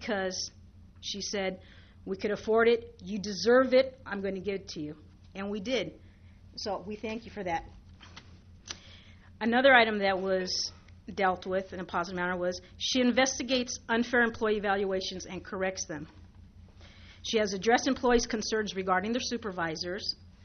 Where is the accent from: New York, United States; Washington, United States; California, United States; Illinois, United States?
California, United States; West Covina; Coronado has, growing up in West Covina, Coronado has always been known as that bad school